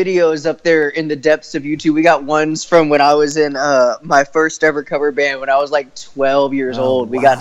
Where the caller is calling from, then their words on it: Waco, Texas, United States; I'm calling in from Waco. This is I go to college up here at Baylor, so I'm in Waco, Texas right now, sitting in my living room in the apartment.